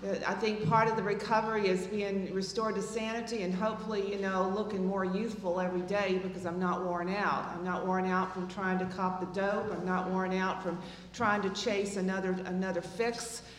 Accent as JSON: {"language": "English", "town": "Atlanta", "region": "Georgia", "country": "United States", "said": "I don't come from California originally. I'm from Atlanta, Georgia. And so I'm speaking from the southern point of view"}